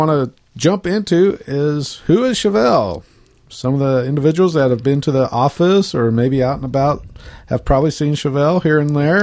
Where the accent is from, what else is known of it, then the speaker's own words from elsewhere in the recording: Oklahoma, United States; I came from the Oklahoma City area and came up here, and that was one of the questions people asked me is, are you going to be comfortable? It was like, I grew up in a small town, so this was like home to me.